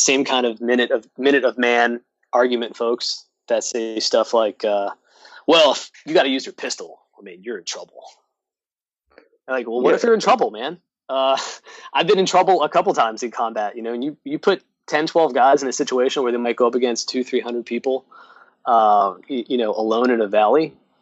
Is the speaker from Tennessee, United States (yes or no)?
no; New York, United States; And you and I talked about how I'm originally from New York. And I still had family in New York at the time.